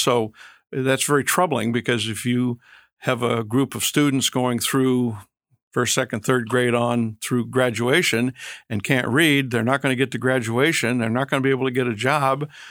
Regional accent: New Hampshire, United States; now in Barrow, United States; I grew up in New Hampshire.

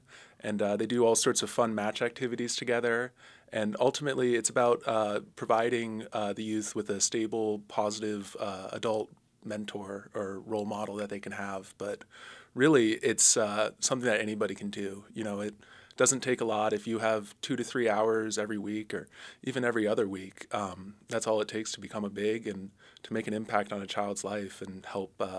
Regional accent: McLean, Virginia, United States; now in Juneau, United States; I'm originally from outside of D.C., McLean, Virginia.

